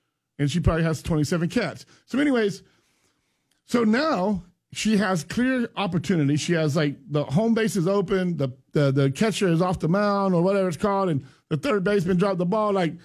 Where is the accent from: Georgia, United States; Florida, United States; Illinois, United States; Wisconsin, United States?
Florida, United States; Pahokee; And I was raised in Pahokee.